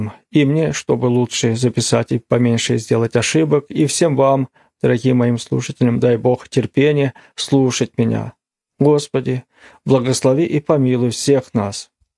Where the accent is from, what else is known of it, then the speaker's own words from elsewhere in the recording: Russia; чувствуешь себя как бы в российской деревне, как у себя на родине